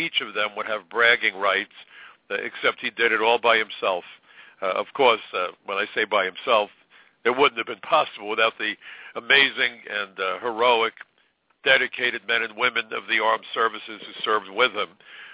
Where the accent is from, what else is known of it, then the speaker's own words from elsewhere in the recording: New York, United States; I'm a New Yorker. The ashes from 9/11 landed on me and my family, landed on my home, landed in my neighborhood, and contained in part the remains of my neighbors.